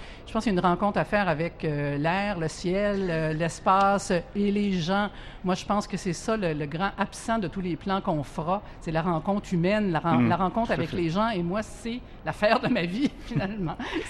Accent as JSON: {"language": "French", "region": "Quebec", "country": "Canada", "said": "je suis une Québécoise assez peut-être typique"}